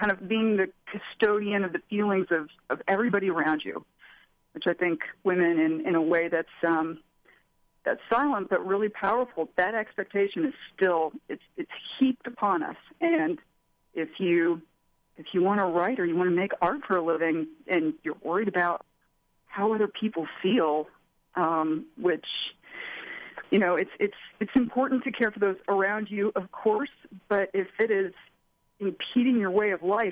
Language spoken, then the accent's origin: English; Kentucky, United States; You know, I'm from Eastern Kentucky originally. I'm from Trump country. though it wasn't always Trump country.